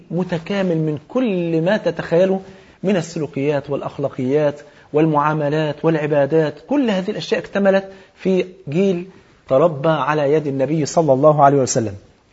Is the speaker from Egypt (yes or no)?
yes; Egypt; عشان كده المثل عندنا في مصر بيقول اختار الجار قبل الدار